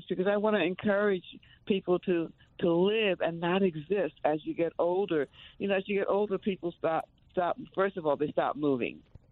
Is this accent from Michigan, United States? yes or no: no; Pennsylvania, United States; I grew up in Pennsylvania, and I miss the change of seasons